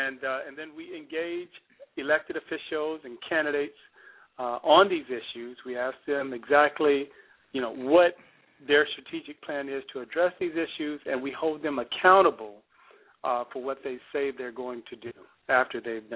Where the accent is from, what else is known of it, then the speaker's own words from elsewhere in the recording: Alabama, United States; born there; moved away as an adult; now in Florida, United States; Well, listen, I'm not originally from the state of Florida. I was born in Alabama. I went to school at Auburn University and moved down to South Florida in 1999.